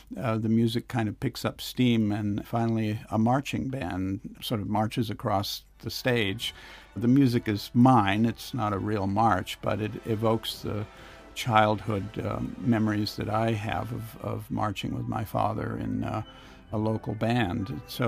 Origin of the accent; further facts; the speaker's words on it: Concord, New Hampshire, United States; I grew up in Concord, New Hampshire, about 90 miles to the north